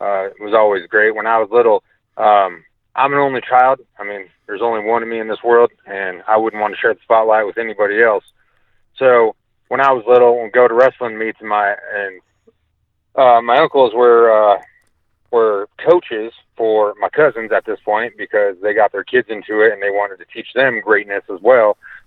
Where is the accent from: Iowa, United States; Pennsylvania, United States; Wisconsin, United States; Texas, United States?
Iowa, United States; So, I come from Iowa. I grew up with collegiate wrestling in my family, in my blood.